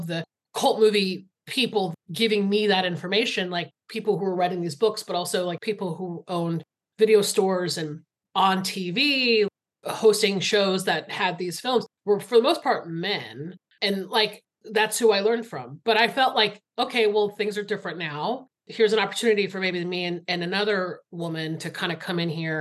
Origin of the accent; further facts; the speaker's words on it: Georgia, United States; You know, I grew up in Georgia, which is very close to Florida.